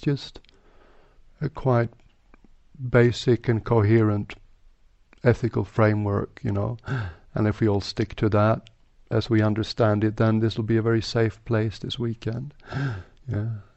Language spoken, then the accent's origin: English; Sweden; English is a second language; also born or lived in Thailand / England; now in Switzerland; I'm originally from Sweden. And I was a monk in Thailand for 7 years first, and now I've spent 7 years in England. And just a couple of months ago I moved to Switzerland.